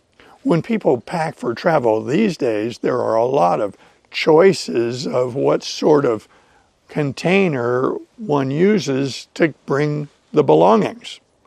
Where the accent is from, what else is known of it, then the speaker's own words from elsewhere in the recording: East Coast, United States; Growing up in the East Coast of the United States, fairly close to sea level, I was used to summers being hot and winters being cooler, but never dreadfully cold. We never saw snow where I lived.